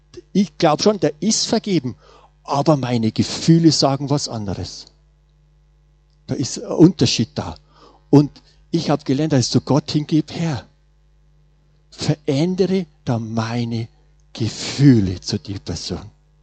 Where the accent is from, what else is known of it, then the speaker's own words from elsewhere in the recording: Bavaria, Germany; ich komme ja aus Bayern raus und sollen sagen, auch ins kleine Dorf